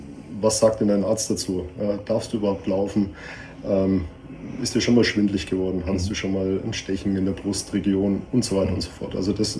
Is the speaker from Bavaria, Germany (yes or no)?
yes; Würzburg, Bavaria, Germany; now in Auhausen, Germany; Also ich bin ursprünglich aus Würzburg, aber ich komme auch aus einer Soldatenfamilie. Also ich bin sehr oft und häufig umgezogen und durch die ganze Republik gekommen. Bin aber tatsächlich seit 2005 in Auhausen.